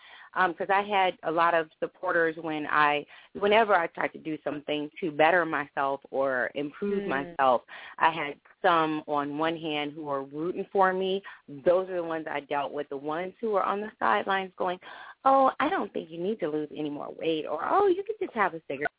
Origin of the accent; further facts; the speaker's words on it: Baltimore, Maryland, United States; I'm from Baltimore.